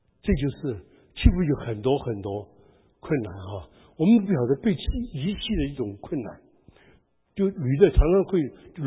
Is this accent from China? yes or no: no; Taiwan; 我们台湾人